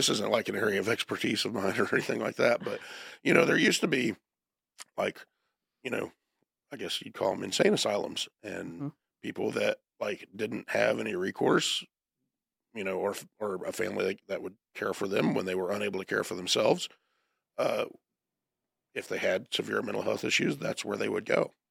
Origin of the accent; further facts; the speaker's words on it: Florida, United States; because I'm not from here. I'm from Florida originally. You know, that's where all my family's from.